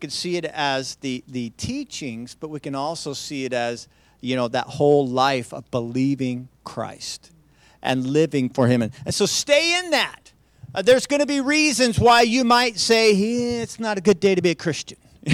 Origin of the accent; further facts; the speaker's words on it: Idaho, United States; since I'm from Central Idaho